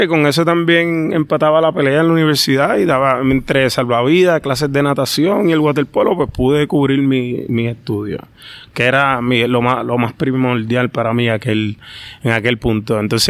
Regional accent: Loíza, Puerto Rico; also born or lived in San Juan; yo nací en San Juan y viví en Loíza hasta que me fui para la universidad.

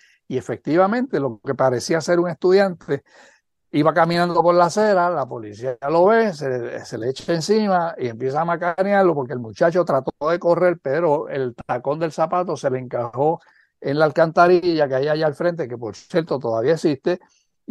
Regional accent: Yauco, Puerto Rico; como en Yauco, mi pueblo, esas cosas no pasaban

